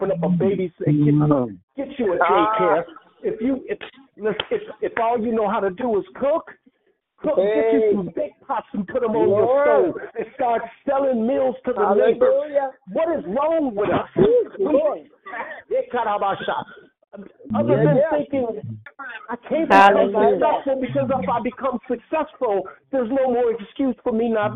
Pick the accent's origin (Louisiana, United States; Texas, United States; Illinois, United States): Illinois, United States; Chicago; I was raised in Chicago. I was raised in everybody was black in the neighborhood. There was no mixture where I was raised at.